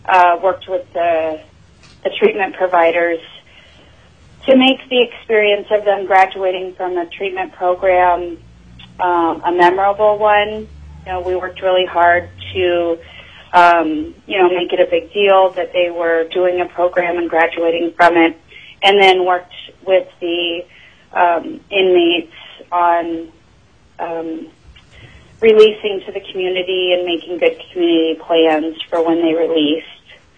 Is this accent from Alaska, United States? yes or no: yes; Fairbanks, Alaska, United States; I was born and raised in Fairbanks and... still live here.